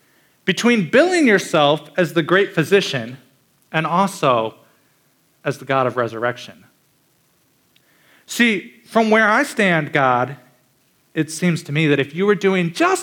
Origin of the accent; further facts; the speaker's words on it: Minnesota, United States; I'm from Minnesota, and December in Minnesota is cold.